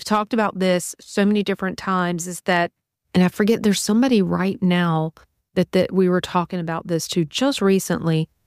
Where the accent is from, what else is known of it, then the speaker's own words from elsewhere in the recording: Hammond, Louisiana, United States; And I went to college right here in my hometown of Hammond, America, Louisiana.